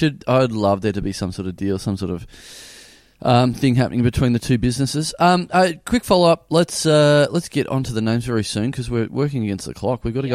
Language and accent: English; Melbourne, Victoria, Australia; I'm from Melbourne, I'm a big man.